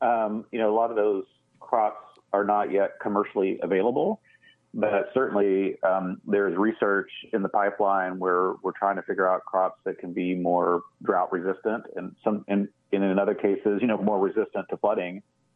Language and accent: English; Texas, United States; I grew up in the Texas Panhandle, and a lot of irrigation there.